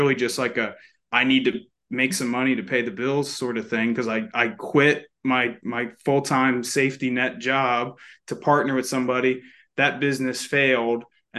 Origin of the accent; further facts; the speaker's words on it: New Jersey, United States; I'm originally from South Jersey. So Philly's right across the bridge there.